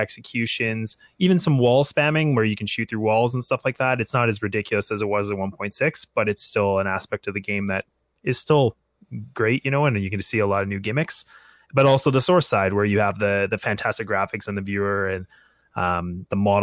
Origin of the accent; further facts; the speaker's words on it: Kelowna, British Columbia, Canada; he's actually from my hometown in Kelowna, which is just outside of Vancouver, about 3.5-4 hours away.